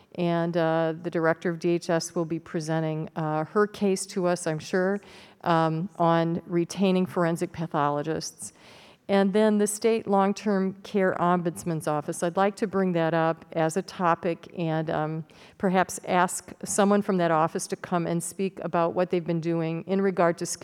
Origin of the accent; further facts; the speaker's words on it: United States; I'm from Linn County for the new people on the committee